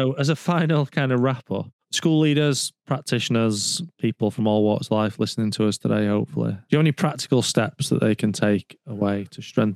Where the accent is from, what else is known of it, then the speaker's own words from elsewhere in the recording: Yorkshire and the Humber, United Kingdom; I'm from Yorkshire, so I'm going to say I'm all right.